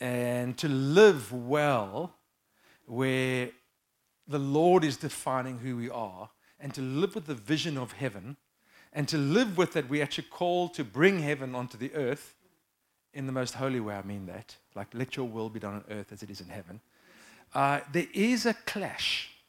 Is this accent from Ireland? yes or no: no; Cape Town, Western Cape, South Africa; But really good to be here from Cape Town.